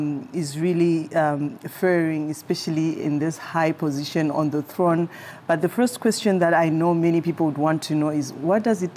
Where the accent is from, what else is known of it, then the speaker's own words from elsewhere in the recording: Zimbabwe; Nigerians might understand, but I grew up in Zimbabwe